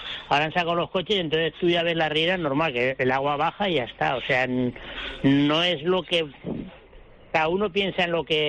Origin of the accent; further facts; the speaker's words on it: Teruel, Aragon, Spain; born there; moved away; yo llevo aquí 44 años, porque yo no soy de aquí, soy nacido en Teruel.